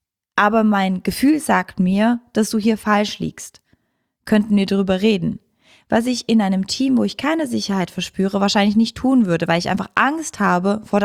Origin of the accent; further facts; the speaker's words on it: Switzerland; German is a second language; ich als Schweizerin mit deutschen Sprichworten, die kommen immer ein bisschen lustig raus